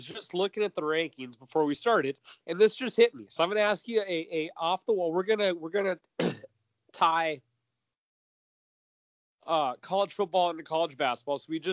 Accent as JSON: {"language": "English", "region": "Minnesota", "country": "United States", "said": "but obviously I'm from Minnesota too"}